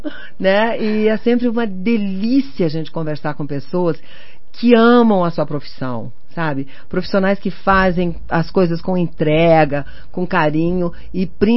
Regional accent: Curitiba, Paraná, Brazil; Porque afinal de contas eu sou curitibana do leite quente, que dói os dentes da frente.

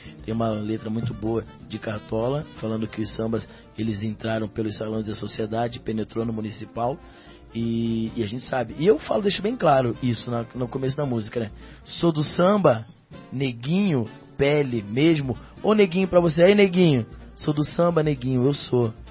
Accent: Curitiba, Paraná, Brazil; Todo mundo sabe que eu vim de Curitiba, você pode ver nos vídeos. Eu falo, sou um curitibano que canta samba.

